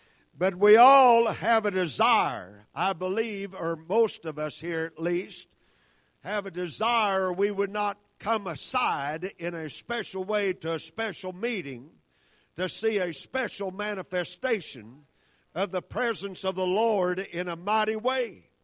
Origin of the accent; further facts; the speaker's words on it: Kentucky, United States; now in Arkansas, United States; I was raised in Kentucky, but I've been in Arkansas for 23 years